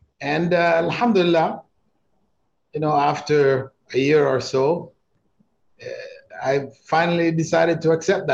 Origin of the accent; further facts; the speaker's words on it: Canada; moved away as an adult; also born or lived in Jamaica; now in Malaysia; I grew up in Canada, Christian background, you know, Presbyterian, and my mom was, I think, Anglican, right?